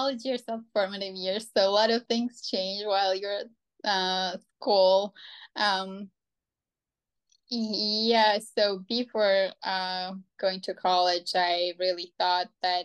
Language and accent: English; Georgia; English is a second language; now in United States; I am originally from Georgia, right? And Georgia is famous for having female strong female players.